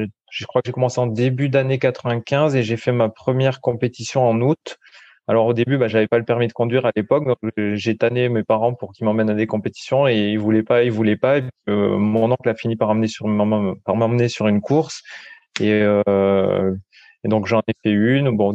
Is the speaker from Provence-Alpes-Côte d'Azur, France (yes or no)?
yes; Provence-Alpes-Côte d'Azur, France; je suis originaire de la vallée du Payon. C'est une vallée qui est dans l'arrière-pays niçois.